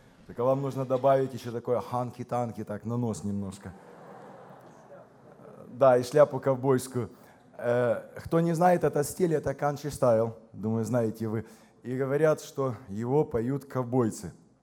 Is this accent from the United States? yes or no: yes; Tennessee, United States; Мы из Теннесси, и там знают, что это такое.